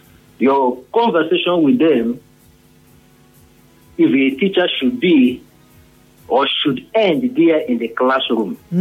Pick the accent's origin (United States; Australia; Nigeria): Nigeria; Rivers; I said, I'm from River State.